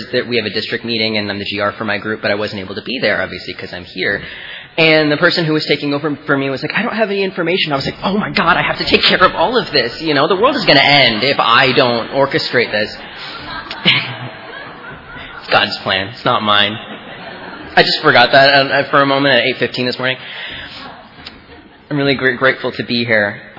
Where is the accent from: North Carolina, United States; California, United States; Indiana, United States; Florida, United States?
North Carolina, United States; Matthews; I am from Matthews, North Carolina, which a lot of you probably don't know where that is. It's just a suburb of Charlotte, so I'm from Charlotte.